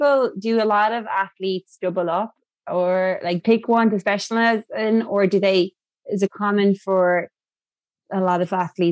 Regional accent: Ireland; And meters and feet maybe, because I'm Irish and I like to know meters.

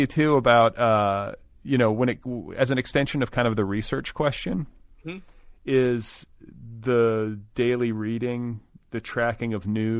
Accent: Wisconsin, United States; Yeah, there was a girl the town that I was raised in Wisconsin, it was right after we left.

